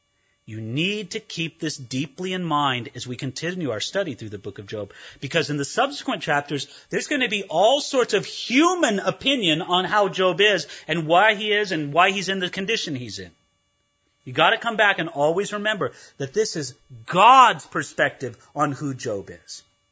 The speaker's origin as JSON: {"language": "English", "region": "California", "country": "United States", "tie": "born or raised there", "said": "Now, when I grew up in California, I knew what a hedge was."}